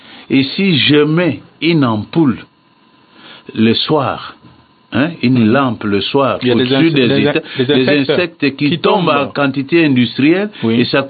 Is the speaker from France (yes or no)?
no; Maluku, Kinshasa, DR Congo; Et je le fais chez moi à Maluku.